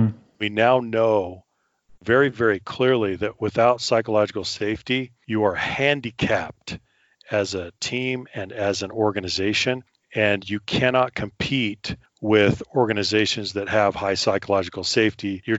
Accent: California, United States; also born or lived in Colorado / Washington, D.C. area / Europe / Asia; I've lived in Europe. I've lived in Asia. I grew up in Colorado and then California. So I was a West Coast kid in LA and then the Bay Area.

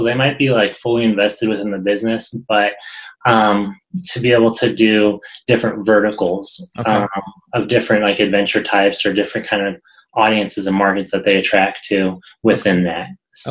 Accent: Gunnison, Colorado, United States; I grew up in Gunnison, Colorado originally, know the industry, know the people.

